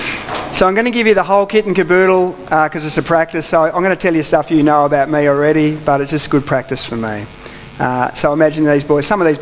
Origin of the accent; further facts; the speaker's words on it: Wauchope, New South Wales, Australia; And I'm from Wauchope and I'm going to ask them if anyone knows where Wauchope is.